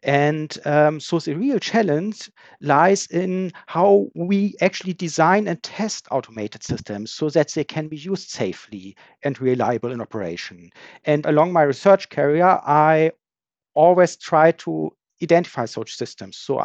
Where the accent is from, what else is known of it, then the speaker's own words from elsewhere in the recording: Hamburg, Germany; English is a second language; also born or lived in Berlin; Actually, I was raised in Hamburg, and I realized quickly that ports are kind of very important for our economic infrastructure in Germany.